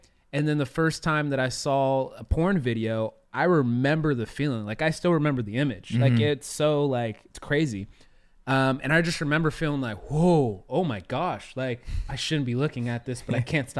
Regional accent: California, United States; I grew up here in California, specifically Northern California.

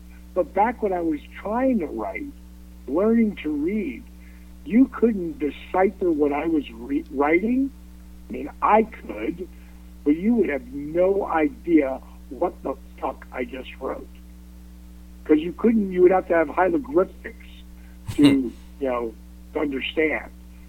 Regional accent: Atlanta, Georgia, United States; in my hometown, here in Atlanta, GA.

